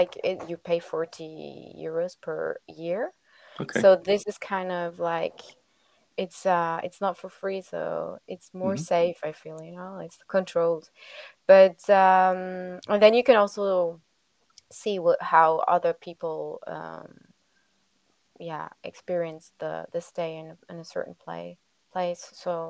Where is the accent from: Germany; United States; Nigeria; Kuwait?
Germany; English is a second language; My mother was German and my father French. And so I grew up bilingual, and I grew up in Germany